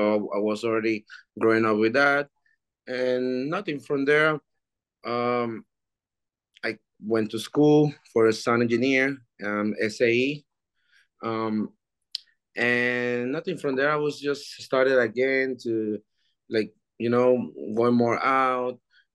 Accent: Peru; English is a second language; Well, I was born in Peru. Mm-hmm. In my Peru, while I was growing up

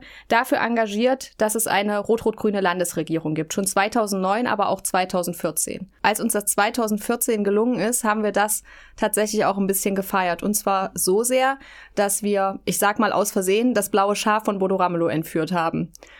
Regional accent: Jena, Thuringia, Germany; now in Erfurt, Germany; 40 Jahre alt, ich bin geboren und aufgewachsen in Jena und habe dort auch studiert. Seit einigen Jahren lebe ich inzwischen in Erfurt.

